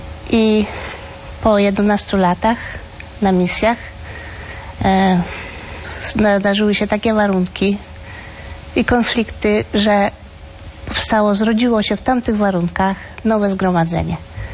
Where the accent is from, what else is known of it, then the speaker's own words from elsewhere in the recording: Lublin Voivodeship, Poland; Ja pochodzę z Chrubieszowskiego.